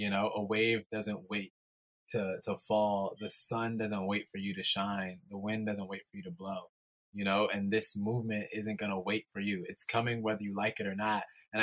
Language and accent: English; New York, United States; really being in tune with real life as a New Yorker, as a person